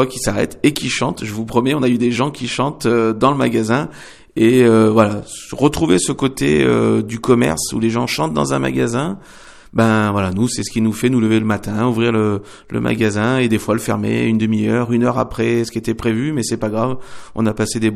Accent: Grenoble, Auvergne-Rhône-Alpes, France; Alors, je suis grenoblois, j'ai vécu 22 ans à Fontaine. J'ai rejoint mon épouse, on s'est installé sur Vorep, dans la maison de sa grand-mère, qui était l'ancienne école de Vorep.

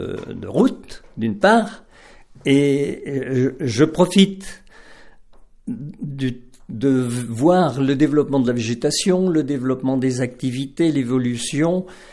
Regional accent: Sainte-Blandine, Auvergne-Rhône-Alpes, France; Je suis originaire de Sainte-Blandine en Isère.

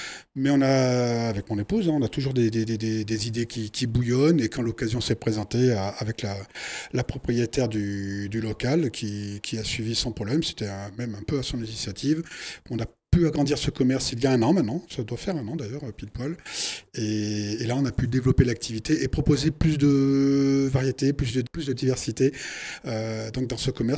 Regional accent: Clermont-Ferrand, Auvergne-Rhône-Alpes, France; now in Voiron, France; Alors, je suis sur le Pays Voironnais depuis une trentaine d'années maintenant. Personnellement, je suis auvergnat, de Clermont-Ferrand, donc belle région également.

